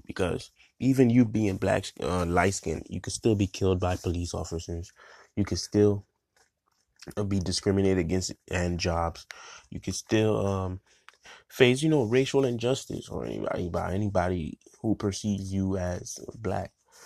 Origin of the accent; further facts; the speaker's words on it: Haiti; And unfortunately, this is in the Caribbean too, in my home country of Haiti.